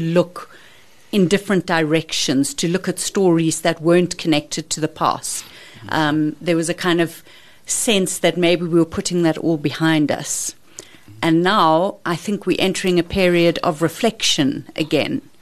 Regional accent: South Africa; It's interesting to me how we as South African writers have evolved to write about the apartheid days.

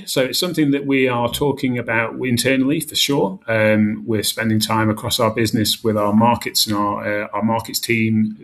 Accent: United Kingdom; moved away as an adult; now in South Africa; You can tell my accent. I'm British. Moved here 20 years ago

